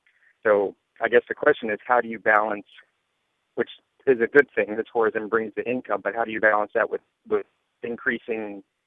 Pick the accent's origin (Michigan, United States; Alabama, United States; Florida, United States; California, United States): Florida, United States; Orlando; also born or lived in Hawaii; I grew up in Orlando and then lived most of my life in Hawaii, two big tourist destinations.